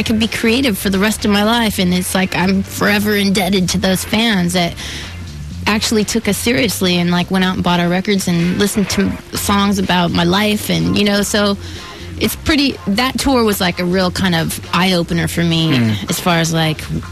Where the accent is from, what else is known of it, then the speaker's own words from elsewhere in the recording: Anaheim, California, United States; And I used to go dancing, though, at Disneyland, because that was where I grew up in Anaheim.